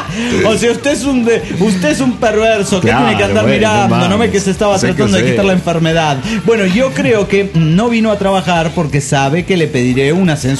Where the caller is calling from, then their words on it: Cancún, Quintana Roo, Mexico; de Cancún, Quintana Roo.